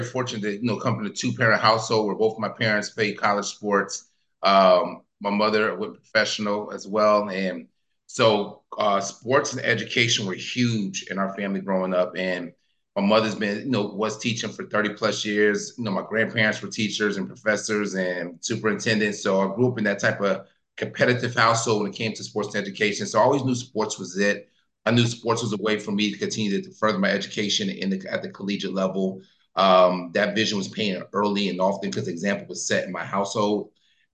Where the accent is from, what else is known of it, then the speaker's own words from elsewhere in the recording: Virginia, United States; So I'm originally from Virginia, north of Virginia.